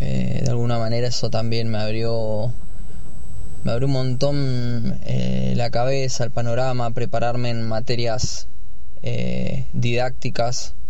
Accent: Bariloche, Río Negro, Argentina; Soy nacido y criado acá en Bariloche. Hice mi primaria en la escuela Techo Amarillo, el colegio 328. Luego hice la secundaria en el SEM 51, Escuela Técnica Jorge Newbery.

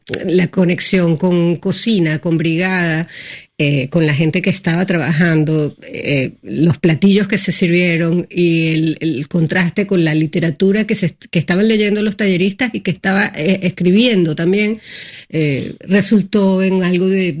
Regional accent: Canary Islands, Spain; now in Madrid, Spain; Me llamaban gallega en el colegio y yo decía, pero no, en todo caso soy canaria.

